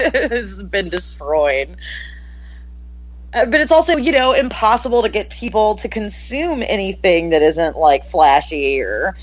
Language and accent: English; United States; I don't have a problem with being an American who loves trash. Like, I'm definitely, like, a product of my culture.